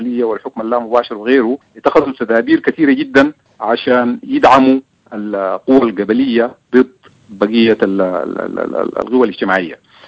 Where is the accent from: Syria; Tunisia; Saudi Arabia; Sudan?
Sudan; القبائل لعبت دور سياسي معتبر طيلة تاريخنا كسوداني